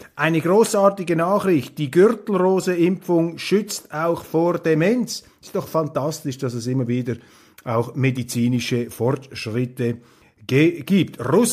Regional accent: Switzerland; Und man muss sich hier die Frage stellen als Schweizer, was kostet das Ganze und was bringt das Ganze?

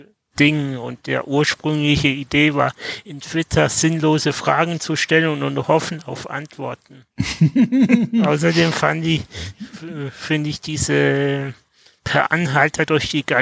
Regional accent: Konstanz, Baden-Württemberg, Germany; Kein Geheimnis, ich bin aus Konstanz.

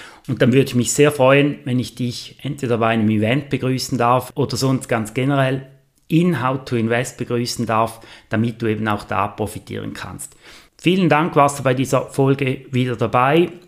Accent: Switzerland; dass eben diese Teuerung auch bei uns in der Schweiz tatsächlich Realität ist.

